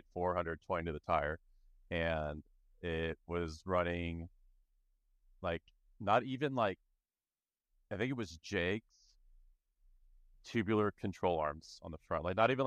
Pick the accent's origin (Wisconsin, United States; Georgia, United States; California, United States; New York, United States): California, United States; I grew up in Southern California.